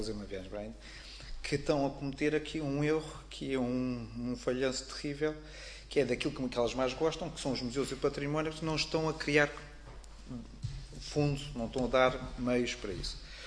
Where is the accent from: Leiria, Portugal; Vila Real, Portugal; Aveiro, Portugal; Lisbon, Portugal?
Lisbon, Portugal; Vila Franca de Xira; porque eu sou de Vila Franca de Xira